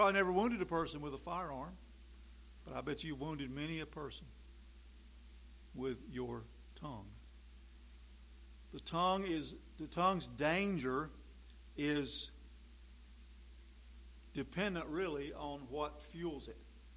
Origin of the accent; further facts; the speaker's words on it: North Carolina, United States; born there; accent: Southern; As a Southerner, I was born in North Carolina. I still have a Southern accent.